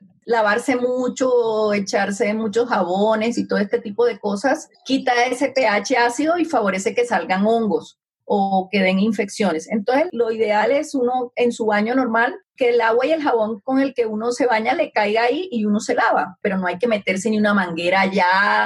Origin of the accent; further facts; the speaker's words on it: Planeta Rica, Córdoba, Colombia; Yo soy de Planeta Rica, Córdoba.